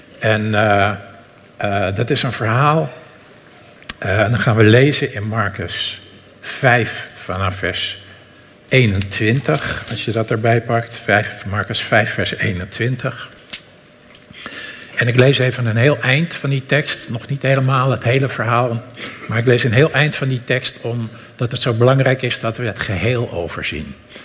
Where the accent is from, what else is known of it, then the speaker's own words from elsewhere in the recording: North Holland, Netherlands; Dus ik kom uit de buurt van Amsterdam